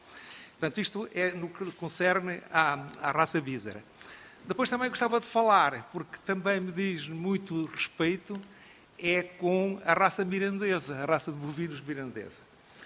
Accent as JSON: {"language": "Portuguese", "region": "Bragança", "country": "Portugal", "tie": "born there", "said": "Nasci no Nordeste de Trás-os-Montes"}